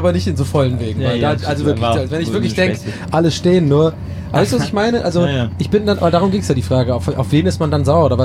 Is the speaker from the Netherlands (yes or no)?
no; Ireland; German is a second language; die kenne ich halt von meiner Heimat, dass wenn zum Beispiel am Flughafen irgendwas nicht richtig funktioniert in der Schlange, dass die Iren eher dazu tendieren, da so einen Witz draus zu machen